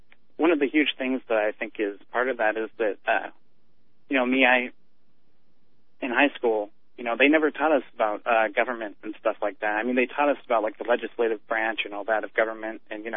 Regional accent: Washington, United States; Hey, I'm 19. I'm from Washington.

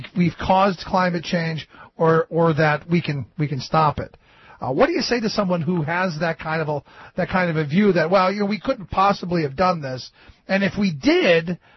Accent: Cleveland, Ohio, United States; You know, one of the meteorologists in my hometown of Cleveland

